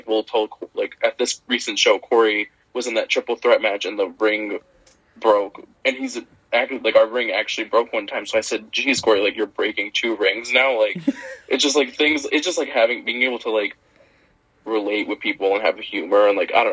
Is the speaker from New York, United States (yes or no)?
yes; Utica, New York, United States; I do love Utica. It's like it's my hometown, so it is always gonna have a special place in my heart.